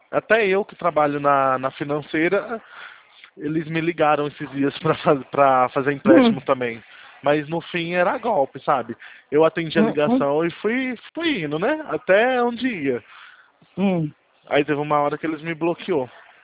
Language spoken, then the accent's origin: Portuguese; Araras, São Paulo, Brazil; Eu sou de Araras.